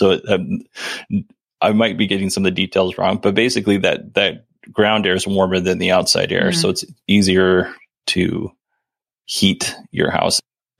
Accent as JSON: {"language": "English", "region": "Alaska", "country": "United States", "tie": "born or raised there", "said": "I mean, that is the same pickup line I used on my wife, but we grew up in Alaska, so it was a little different."}